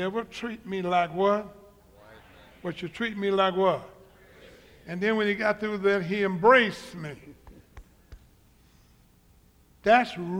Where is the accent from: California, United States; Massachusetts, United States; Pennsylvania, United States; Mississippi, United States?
Mississippi, United States; Summit; born there; I was born in Summit, Mississippi, America.